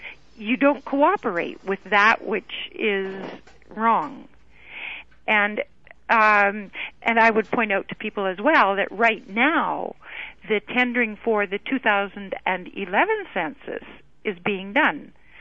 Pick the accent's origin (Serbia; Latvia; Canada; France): Canada; Saskatoon, Saskatchewan; First of all, I'm from Saskatoon.